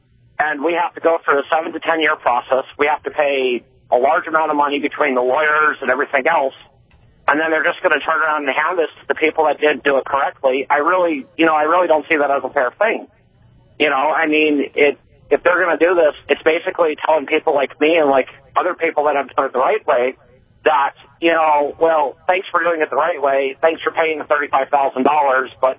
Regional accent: Northern Ireland, United Kingdom; moved away; I'm 31, and I started the process when I was 17. My family's been moving here for generations. I'm from Northern Ireland

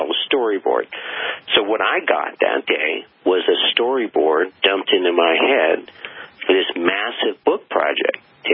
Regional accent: Vermont, United States; I grew up in Vermont. My parents loved the backcountry.

